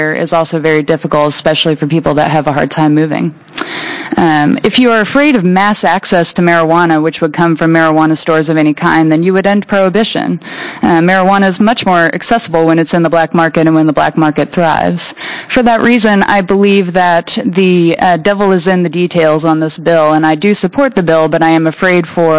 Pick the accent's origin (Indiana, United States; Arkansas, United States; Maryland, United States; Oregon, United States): Oregon, United States; Portland; I'm from Portland.